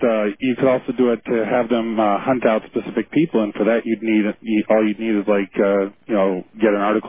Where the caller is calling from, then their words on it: Austin, Texas, United States; I'm calling from Austin, Texas.